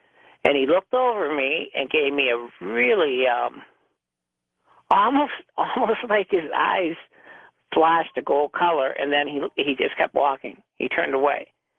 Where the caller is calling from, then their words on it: Erie, Pennsylvania, United States; Erie, Pennsylvania.